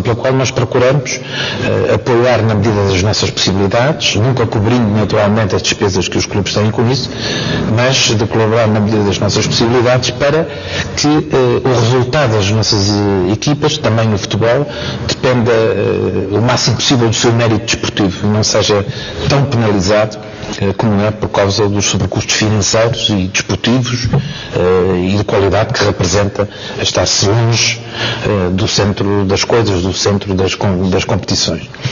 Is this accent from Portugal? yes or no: yes; Azores, Portugal; a minha ambição como açoriano e como Presidente do Governo dos Açores